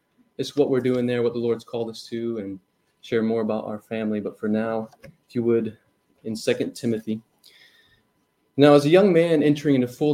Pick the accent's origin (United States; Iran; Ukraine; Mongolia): Mongolia; I grew up in Outer Mongolia where it would reach negative 50 degree weather at times.